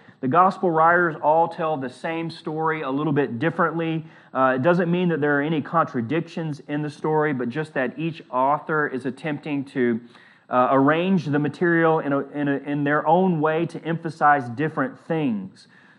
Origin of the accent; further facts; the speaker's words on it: the South, United States; But I'm from the South, so you have to give me a break every now and then with a pronunciation of words.